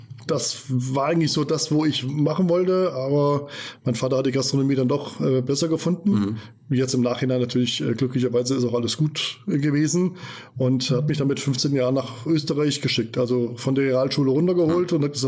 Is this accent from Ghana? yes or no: no; Fulda, Hesse, Germany; 1969 in Fulda, im Klinikum Fulda geboren. Und die ersten Jahre bin ich auch in Bachrhein groß geworden.